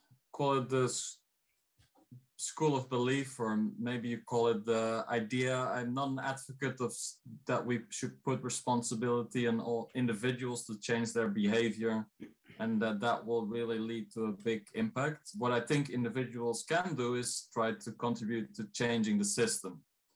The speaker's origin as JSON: {"language": "English", "country": "Netherlands", "said": "I come from the Netherlands."}